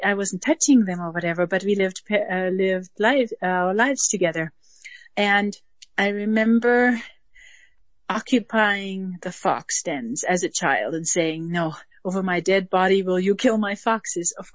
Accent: Germany; I grew up in Germany post-World War II, and there was absolutely no consciousness about animals.

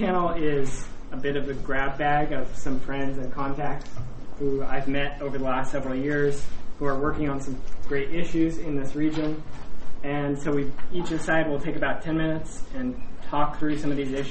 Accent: Seattle, Washington, United States; And I grew up in Seattle, and I know it's really easy for Westsiders to forget about anything that's happening east of the mountains.

